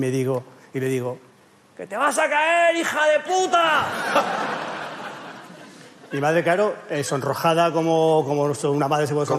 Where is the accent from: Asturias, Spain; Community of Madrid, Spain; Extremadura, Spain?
Community of Madrid, Spain; Madrid; En mi pueblo, en mi barrio, Carabanchel, de que los niños dijéramos tacos, estaba bien, era gracioso.